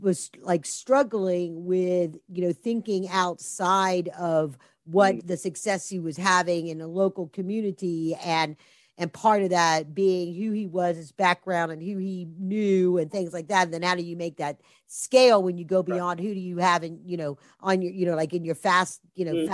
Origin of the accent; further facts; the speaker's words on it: the South, United States; accent: Southern; we Southerners, I'll throw on my little Southern accent now. We Southerners are judged by our accent sometimes